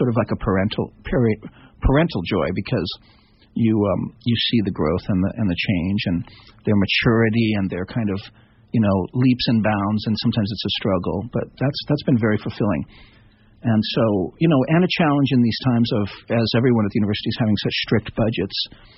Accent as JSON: {"language": "English", "town": "Reno", "region": "Nevada", "country": "United States", "tie": "born or raised there", "said": "I grew up in Reno."}